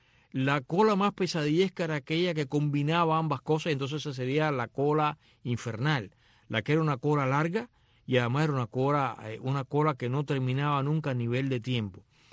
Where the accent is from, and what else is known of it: Cuba